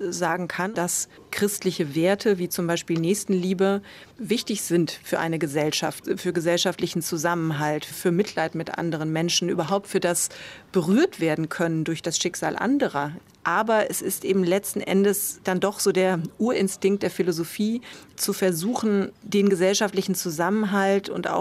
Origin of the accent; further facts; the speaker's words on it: Münster, North Rhine-Westphalia, Germany; Ich komme aus Münster, einer sehr katholischen Gegend.